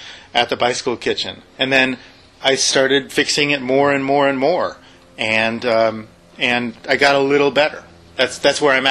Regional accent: Davis, California, United States; I grew up in Davis, California, bike town.

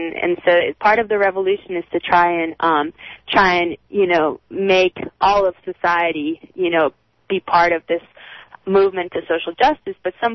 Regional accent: Caracas, Capital District, Venezuela; Yes. I'm from Caracas, Venezuela.

